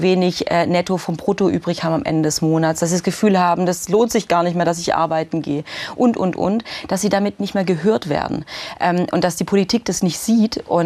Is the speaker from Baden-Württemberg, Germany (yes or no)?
yes; Baden-Württemberg, Germany; ich komme aus dem Schwabenländle